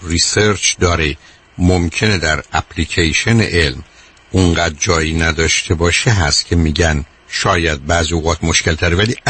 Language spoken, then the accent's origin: Persian; Iran; moved away; مثل ماهایی که از ایران آمدیم